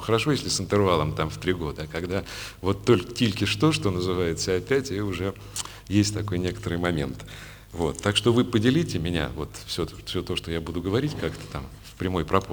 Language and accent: Russian; Moscow, Russia; Я вырос на Таганке, я таганского разлива человек